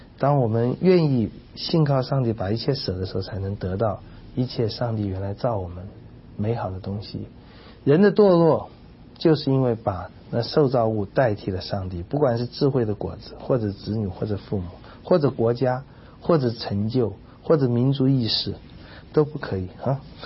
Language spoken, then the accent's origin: Chinese; China; 是我们中国人常常觉得是很大的妨碍